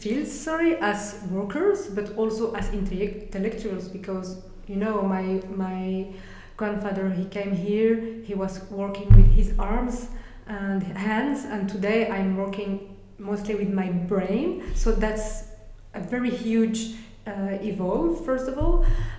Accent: Brussels, Brussels-Capital Region, Belgium; So I was born here in Brussels. My father was born here too.

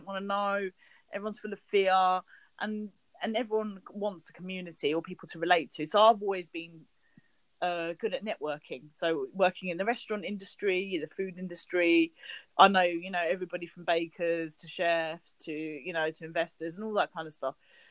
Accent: South East England, United Kingdom; now in London, United Kingdom; I'm British Pakistani, you know, daughter to immigrants, grew up in Kent, moved to South London and set up a restaurant there in 2015.

